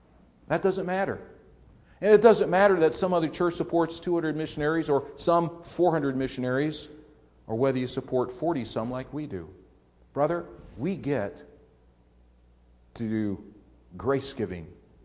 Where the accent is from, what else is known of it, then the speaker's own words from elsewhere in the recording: Canton, Ohio, United States; Listen, I grew up in Canton, Ohio. You know that.